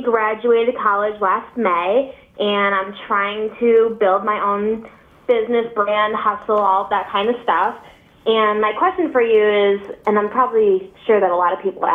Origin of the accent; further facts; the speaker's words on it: Buffalo, New York, United States; Sweet! I'm from Buffalo, New York.